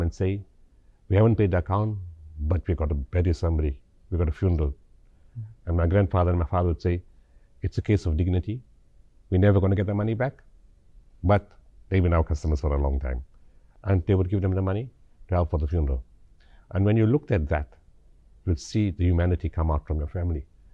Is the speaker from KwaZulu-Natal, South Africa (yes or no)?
no; Potchefstroom, North West, South Africa; I'm very happy that I grew up in Potchefstroom, you know.